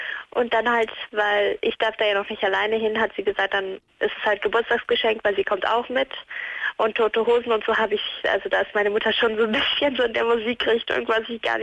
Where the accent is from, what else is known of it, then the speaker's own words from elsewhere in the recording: Ulm, Baden-Württemberg, Germany; Ja, und ich komme aus Ulm und die spielen ja jetzt am Sonntag in Ulm.